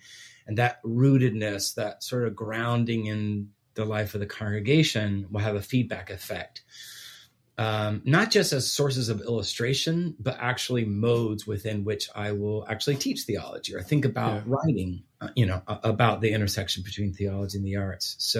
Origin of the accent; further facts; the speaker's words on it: Guatemala; I was born and raised overseas in Guatemala, missionary kid. And my parents put us, my sisters and myself, into an Austrian, a private Austrian school. So it was, we spoke English at home, Spanish with friends, German at school.